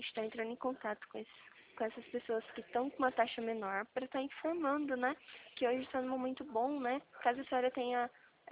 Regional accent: Presidente Prudente, São Paulo, Brazil; eu sou aqui de Presidente

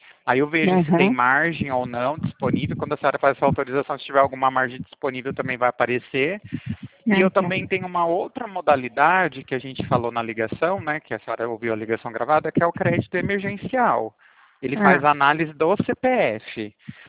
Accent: Pirassununga, São Paulo, Brazil; Eu sou de Pirassununga, interior de São Paulo.

